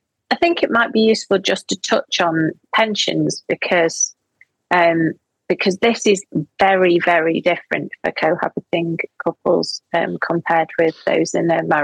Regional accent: United Kingdom; We're British, exactly.

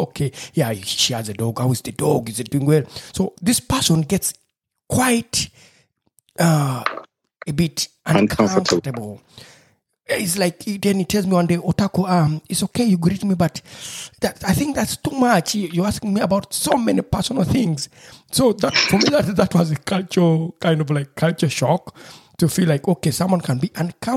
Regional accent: Eastern Region, Uganda; English is a second language; now in Germany; because I came from Uganda, from eastern part of Uganda, which is in Busoga.

